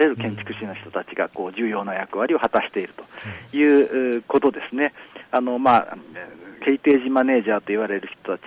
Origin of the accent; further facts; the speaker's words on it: Kumamoto, Japan; もちろん地元熊本城を含め、今回熊本地震で被災しましたので、それを救うような仕事にも少し携わっております。